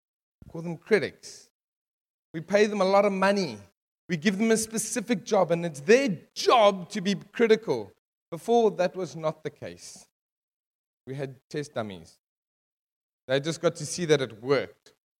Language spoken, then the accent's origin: English; Benoni, Gauteng, South Africa; it's not because I'm from Benoni.